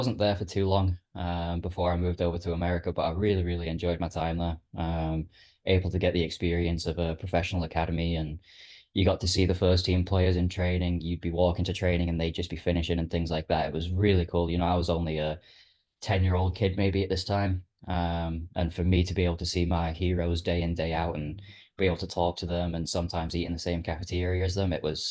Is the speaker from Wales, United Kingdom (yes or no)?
no; Middlesbrough, North East England, United Kingdom; born there; So as you can tell by the funny accent, I was born in Middlesbrough, England. My family are all from England.